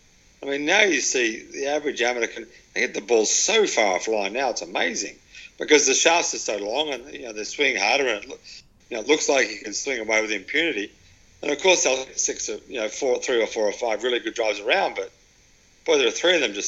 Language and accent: English; Melbourne, Victoria, Australia; sort of kind of growing up in Melbourne and played, knew there was more to golf than just seeing the ball straight.